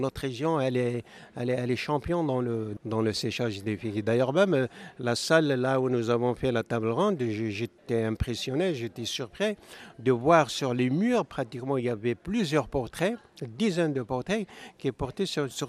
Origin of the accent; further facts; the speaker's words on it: Béjaïa Province, Algeria; je viens d'une région pratiquement à vocation figuiculture. C'est la région de Bni Maouj dans la région de Bidjaya en Algérie.